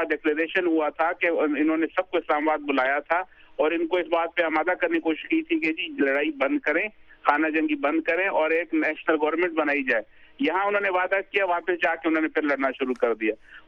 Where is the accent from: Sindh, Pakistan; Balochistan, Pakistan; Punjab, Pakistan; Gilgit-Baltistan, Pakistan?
Balochistan, Pakistan; Quetta; میں خود کوئٹہ کا ہوں